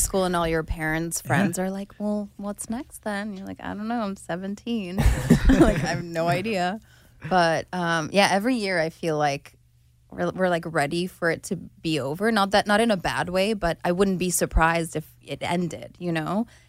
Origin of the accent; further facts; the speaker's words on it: Hungary; English is a second language; Yeah. I was born there and everything, yeah.